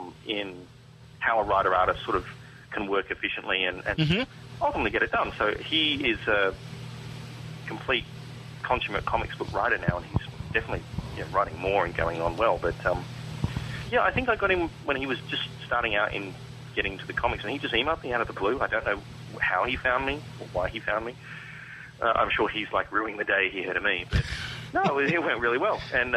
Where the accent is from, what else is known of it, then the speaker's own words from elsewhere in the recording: Australia; As an Australian, I'm always going to find the non-American accents are quite refreshing because I normally only deal with American accents.